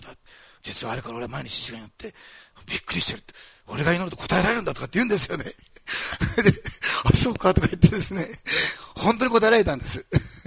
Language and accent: Japanese; Osaka, Japan; born there; 私大阪生まれで、大阪ってのはせっかちな街なんです